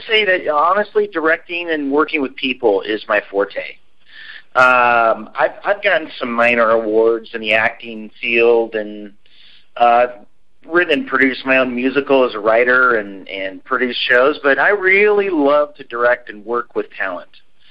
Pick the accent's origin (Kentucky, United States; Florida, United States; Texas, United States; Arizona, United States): Kentucky, United States; Fort Campbell; born there; I'm an Army brat. I've been all over. Born in Fort Campbell, Kentucky.